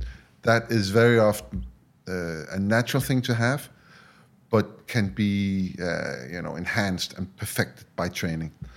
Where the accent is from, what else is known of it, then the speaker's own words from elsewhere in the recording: Denmark; think back to where I grew up. So I am from Denmark